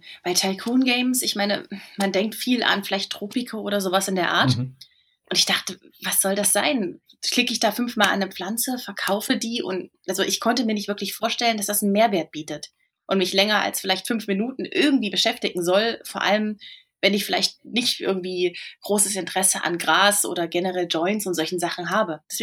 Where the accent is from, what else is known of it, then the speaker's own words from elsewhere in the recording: Düsseldorf, North Rhine-Westphalia, Germany; Ich komme aus Düsseldorf, aber ähnlich wie du bin ich relativ viel unterwegs.